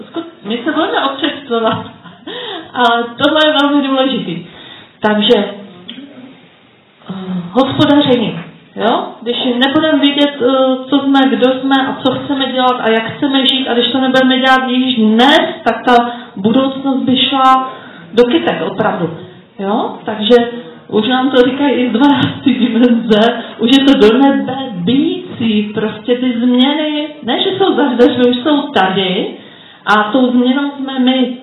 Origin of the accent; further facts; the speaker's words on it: Moravia, Czechia; accent: Moravian; dovolně mluvím trošku moravsky, ten můj slang, doufám, že to berete.